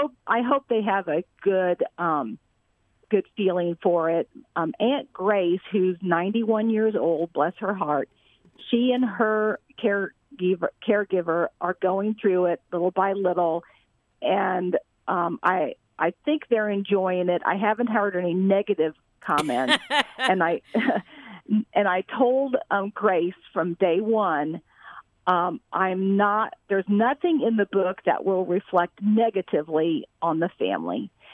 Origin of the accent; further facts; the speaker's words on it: Houston, Texas, United States; I was born and raised in Houston, Texas.